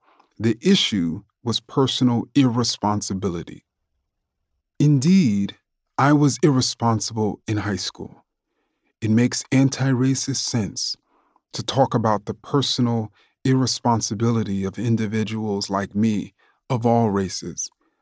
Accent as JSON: {"language": "English", "town": "Queens", "region": "New York", "country": "United States", "tie": "born or raised there", "accent": "New York", "said": "I lost the purity of my New York accent and jump shot, but I found living, breathing, laughing friends like Chris, Maya, Jovan, and Brandon. My schoolwork did not recover. I never bothered much with class back in Queens."}